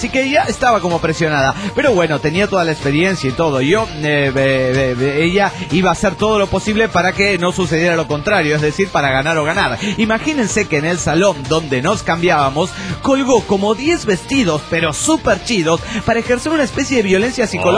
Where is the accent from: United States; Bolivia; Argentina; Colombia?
Bolivia; Cochabamba; de Cochabamba, Bolivia.